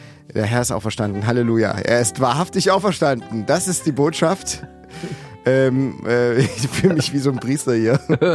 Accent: Saxony, Germany; Bei uns im Vogtland heißt es, glaube ich, du Kriebel.

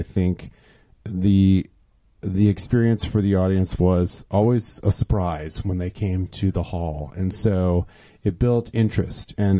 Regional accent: Michigan, United States; also born or lived in Minneapolis; I'm a native Midwesterner. I grew up in Michigan and went to school there, undergraduate as well.

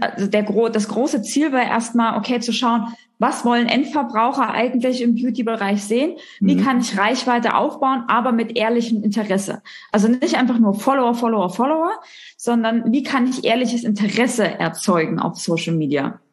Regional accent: Thuringia, Germany; Ich bin gebürtig aus Thüringen. Das heißt, die Ost-Connection geht hier durch.

